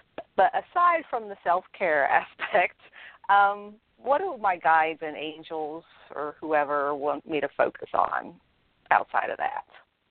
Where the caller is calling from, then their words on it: North Carolina, United States; I'm in North Carolina.